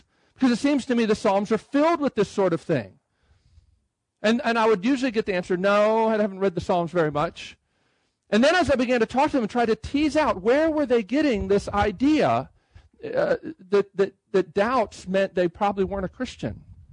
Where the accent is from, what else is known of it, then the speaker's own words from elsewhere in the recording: Baltimore, Maryland, United States; Though I'm from the Baltimore area, so I've known about folks from Sovereign Grace from years ago.